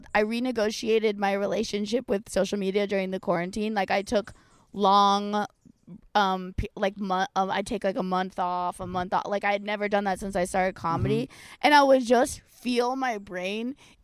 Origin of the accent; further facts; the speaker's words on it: California, United States; when I finally got to New York, like I grew up so sheltered in Orange County.